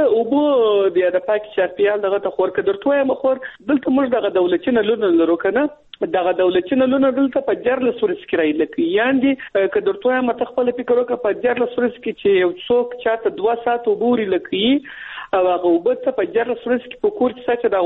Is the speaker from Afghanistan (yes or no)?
yes; Kandahar, Afghanistan; يم لکندهار